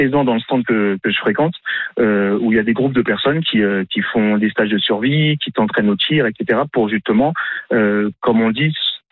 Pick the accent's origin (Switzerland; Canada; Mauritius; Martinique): Martinique; Oui, je suis martiniquais donc noir de peau.